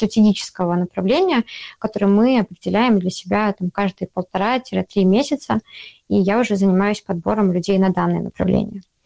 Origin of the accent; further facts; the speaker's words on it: Belarus; я из Беларуси